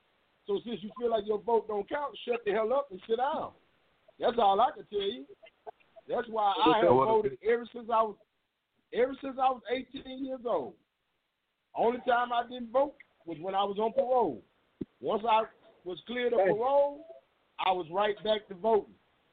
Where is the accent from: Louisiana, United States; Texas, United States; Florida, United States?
Louisiana, United States; Monroe; born there; Yeah, well, I was born in Monroe, Louisiana, 1969.